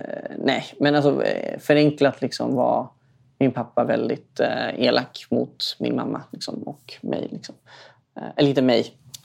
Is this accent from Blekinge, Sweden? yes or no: no; Stockholm, Stockholm County, Sweden; uppvuxen i en förort i Stockholm liksom.